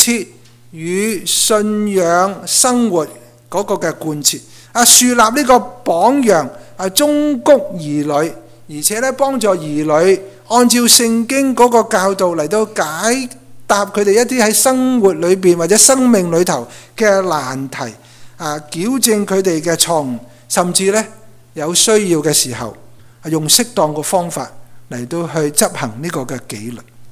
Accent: China; 我们身为中国人父母，特别强调中国人父母是过分紧张

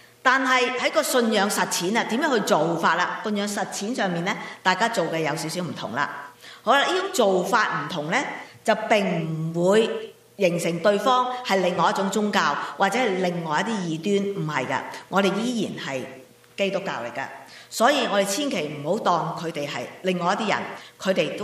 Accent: China; 我们中国人就是叫它做

